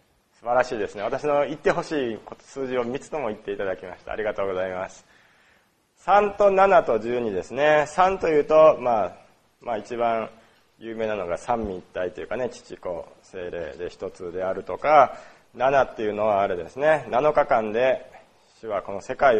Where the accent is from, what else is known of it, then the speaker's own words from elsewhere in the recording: Osaka, Japan; 私大阪出身なんで、大阪弁は喋らない、あんまり喋らないけども、やっぱり大阪弁を聞くとすごい親しみが湧きますし